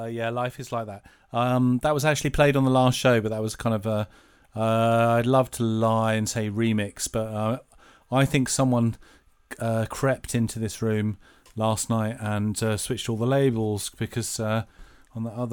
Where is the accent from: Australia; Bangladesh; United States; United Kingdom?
United Kingdom; England; if you are brought up as a child, and this is where I was headed on this journey as a child, then as an English child in the 60s, 70s, then you would probably know this next track.